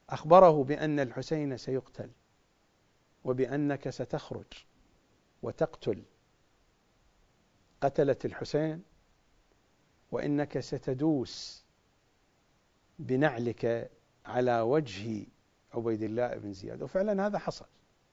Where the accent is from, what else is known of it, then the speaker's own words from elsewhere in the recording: Iraq; accent: Iraqi; نحن في لهجتنا العراقية نقول ميثم